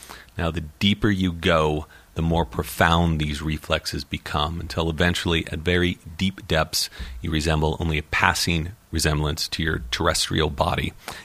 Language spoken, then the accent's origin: English; California, United States; So more than California, my home state.